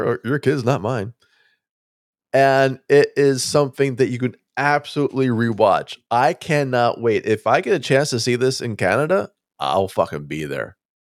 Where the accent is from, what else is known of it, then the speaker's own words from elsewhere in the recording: United States; I'm American.